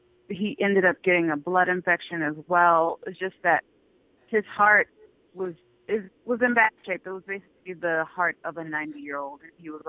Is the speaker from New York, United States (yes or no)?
yes; New York City, New York, United States; I was born in Harlem, grew up in that whole 80s baby, you know, the intense scene in Harlem back in the day.